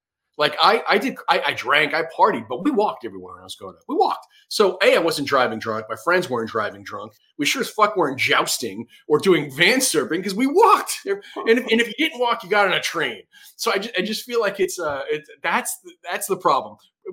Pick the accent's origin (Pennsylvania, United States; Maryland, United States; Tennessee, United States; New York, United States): New York, United States; Bronx; See, that stuff all seems foreign to me because I grew up in the city. I grew up in the Bronx for the most part.